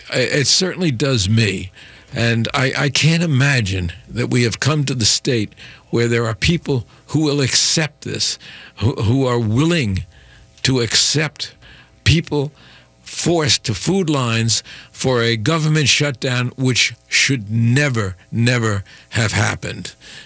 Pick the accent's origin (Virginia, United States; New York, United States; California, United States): New York, United States; I say I'm from New York originally also